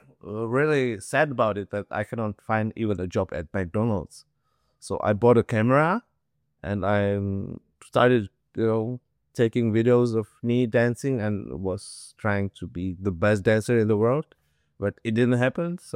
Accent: Czechia; also born or lived in Hanoi, Vietnam; But I was born in Hanoi in 91. And after like 3 years spent in Vietnam, we moved back to Europe, but this time to Czech Republic, which is like next to Germany.

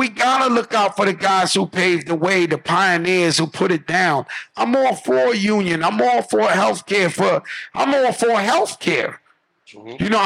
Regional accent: Bronx, New York, United States; Yeah, I'm from the Bronx where the shit invented. I wasn't that old. I was a kid.

